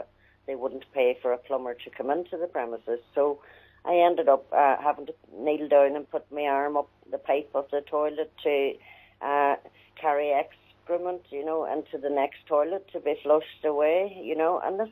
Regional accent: Scotland, United Kingdom; accent: Scottish; now in Derry, United Kingdom; Scottish accent, you know, but as time went on, I just felt that I could get over people mocking me with my accent

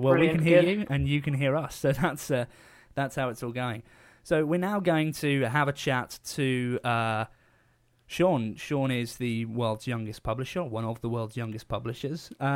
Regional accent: East Midlands, United Kingdom; I always feel like I should give East Northampton a bit of a name check. That's my my hometown as well. So kind of big up East Northamptonshire here.

